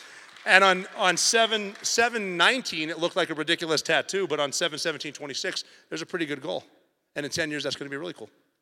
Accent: Butte, Montana, United States; I'm from Butte, Montana, which is kind of a bubble, but it's similar to everywhere else in the world.

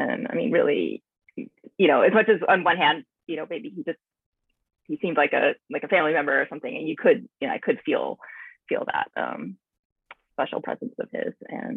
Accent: San Antonio, Texas, United States; I grew up in San Antonio, Texas, and when he would come to town, my mom would actually like cook his, he would eat like vegan meals.

